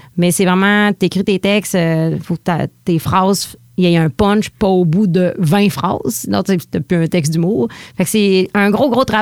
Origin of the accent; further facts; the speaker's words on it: Quebec, Canada; accent: Lac-Saint-Jean; je garde quand même ma touche très Lac-Saint-Jean. Mon accent est présent. J'ai des expressions du Lac-Saint-Jean dans mon humour, dans ma façon d'être au quotidien.